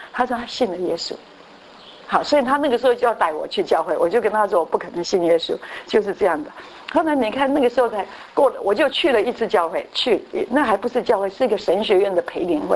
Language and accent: Chinese; Taiwan; 我们台湾人哈